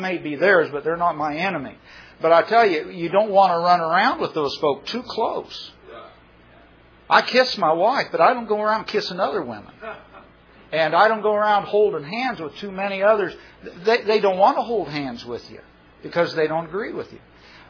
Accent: United States; accent: Yankee; But I went up and I was trying to talk to him with my Yankee accent and his English accent

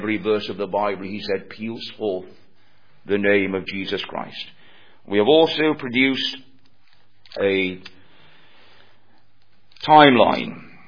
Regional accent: Yorkshire and the Humber, United Kingdom; but then I'm a Yorkshireman, and Yorkshiremen are very tight with their money.

